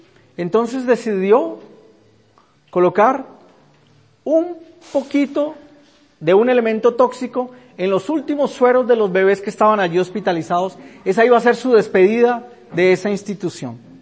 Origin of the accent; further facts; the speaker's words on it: Cali, Valle del Cauca, Colombia; born there; en la ciudad donde yo nací, en Cali.